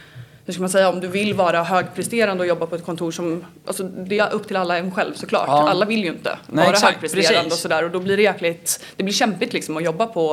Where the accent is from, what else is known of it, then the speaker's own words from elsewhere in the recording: Kumla, Örebro County, Sweden; now in Stockholm, Sweden; Jag är från Kumla från början.